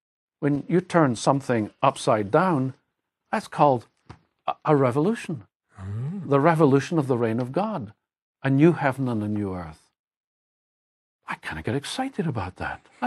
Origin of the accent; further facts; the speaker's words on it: Scotland, United Kingdom; I'm a Scot. I'm not an American.